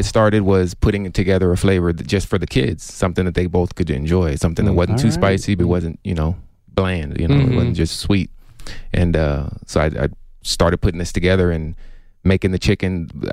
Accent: Memphis, Tennessee, United States; I grew up in Memphis, Tennessee, and it's all about, you know, barbecue

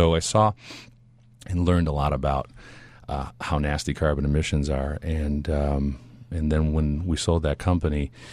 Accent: Detroit, Michigan, United States; I grew up in Detroit, and I had a tier one automotive company called Expert Automotive

